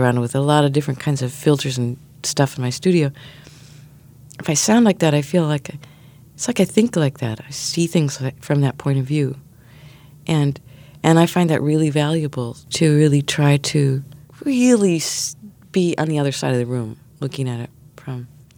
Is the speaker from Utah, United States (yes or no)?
no; Chicago, Illinois, United States; now in New York, United States; I grew up near Chicago and then moved to New York.